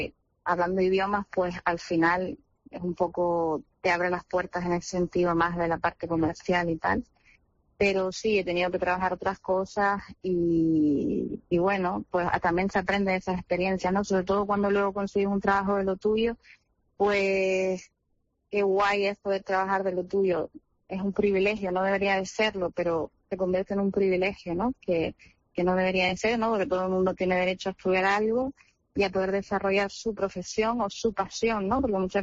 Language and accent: Spanish; Canary Islands, Spain; buena oportunidad en Canarias, pues oye, bienvenido sea, me encantaría poder aportar mi granito de arena en mi tierra